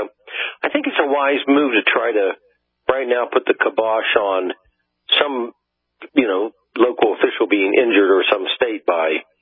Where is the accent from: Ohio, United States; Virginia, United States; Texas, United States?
Ohio, United States; Being the little baby that I am, I didn't say Ohio.